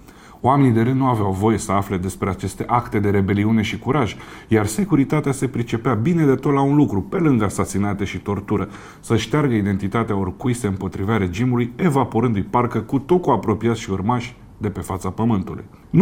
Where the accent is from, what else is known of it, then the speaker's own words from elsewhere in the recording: Constanța, Constanța County, Romania; born there; iar eu m-am născut în decembrie